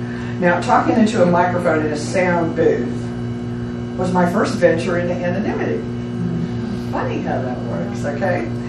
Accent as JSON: {"language": "English", "town": "Lubbock", "region": "Texas", "country": "United States", "tie": "born or raised there", "also_born_or_lived": "San Antonio", "said": "So I moved back to Lubbock. I had done a lot of growing up in Lubbock, and moved from San Antonio back to Lubbock and went to Texas Tech."}